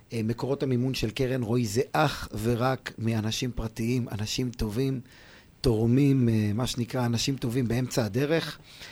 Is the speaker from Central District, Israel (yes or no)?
yes; Ra'anana, Central District, Israel; אני גר ברעננה, נולדתי ברעננה. אמנם תקופה מאוד מאוד קצרה גרנו בכפר סבא, עם ילידת כפר סבא, ואבא מרעננה, משפחה מאוד מאוד ידועה ומוכרת ברעננה, גם שורשית